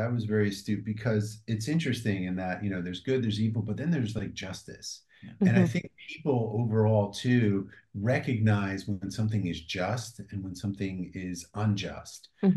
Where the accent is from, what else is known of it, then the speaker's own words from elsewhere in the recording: New Jersey, United States; first language Greek; English is a second language; Now, listen, we grew up very poor from New Jersey. Our mother was born and raised in Greece. Our first language was not English, it was Greek.